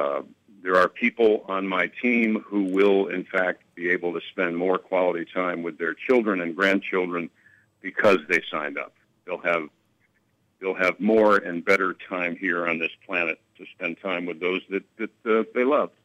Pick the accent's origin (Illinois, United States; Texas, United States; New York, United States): New York, United States; Soda. I'm from New York. We call it soda.